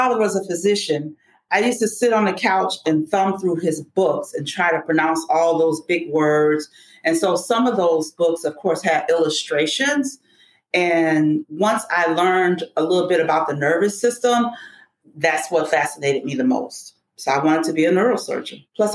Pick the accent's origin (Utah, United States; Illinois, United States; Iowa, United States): Illinois, United States; Chicago; also born or lived in St. Louis; I was born in St. Louis, but moved here early before the age of 5 to Chicago with my mom.